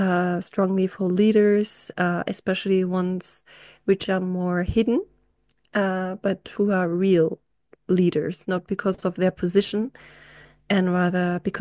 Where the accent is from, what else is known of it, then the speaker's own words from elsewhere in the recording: Berlin, Germany; English is a second language; now in Munich, Germany; I'm from Germany, originally from Berlin, now living in Munich.